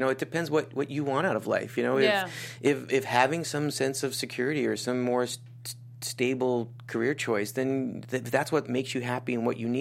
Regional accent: Cedar, British Columbia, Canada; I grew up in a small, like, town. Like, I'm, like, in a village.

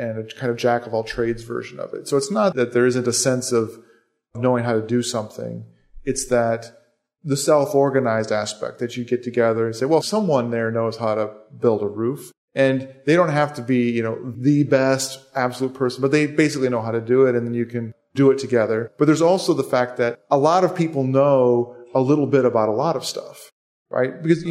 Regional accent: United States; because I'm American

